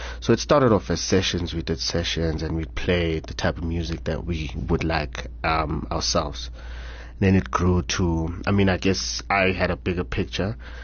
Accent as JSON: {"language": "English", "town": "Soweto", "region": "Gauteng", "country": "South Africa", "tie": "born or raised there", "said": "man, is just a normal kid from the hood, born and raised in Soweto, Orlando West to be specific. Spent most of my life there. Went to school here in town"}